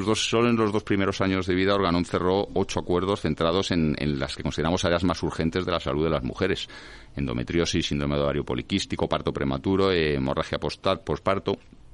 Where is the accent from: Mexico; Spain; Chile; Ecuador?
Spain; soy ciudadano español